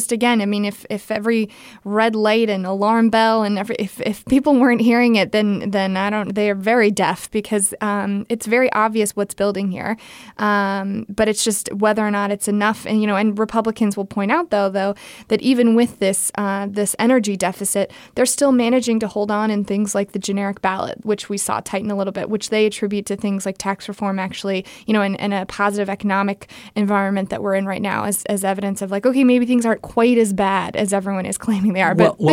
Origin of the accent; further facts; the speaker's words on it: Winston-Salem, North Carolina, United States; who is just outside of my hometown in Winston-Salem in Yadkin County